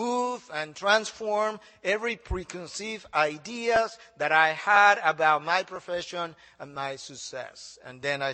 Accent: Dominican Republic; moved away as an adult; now in United States; My wife is an American. She's from Queens, New York, and I'm from the Dominican Republic. We met in Santo Domingo.

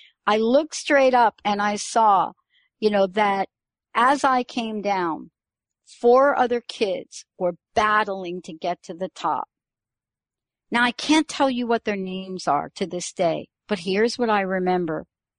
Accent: New York, United States; I grew up in the Bronx. I grew up in the projects in the Bronx.

